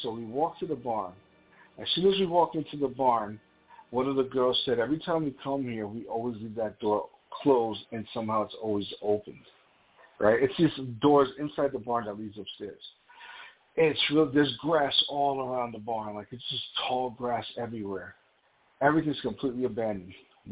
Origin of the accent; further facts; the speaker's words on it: New York, United States; I'm from New York. I don't play with bears.